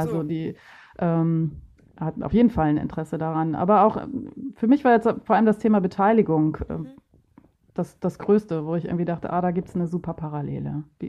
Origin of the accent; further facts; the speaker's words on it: Bremen, Germany; Themen beschäftigen, die für mich jetzt als Bremerin nicht relevant sind.